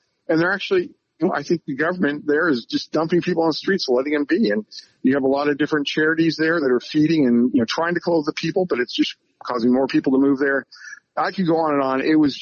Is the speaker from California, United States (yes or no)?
yes; California, United States; And you know, I'm from California, where you see in San Francisco and L.A. and other parts of the state.